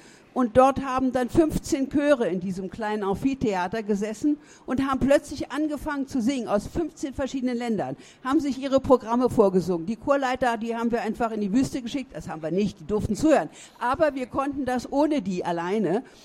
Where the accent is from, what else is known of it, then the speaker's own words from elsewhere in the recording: Berlin, Germany; ich bin ja in West-Berlin aufgewachsen